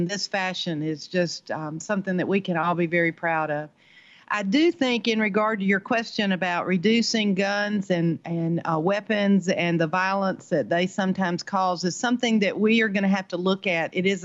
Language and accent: English; Columbus, Georgia, United States; Let me begin first by saying that I am once again so proud of my hometown, Columbus.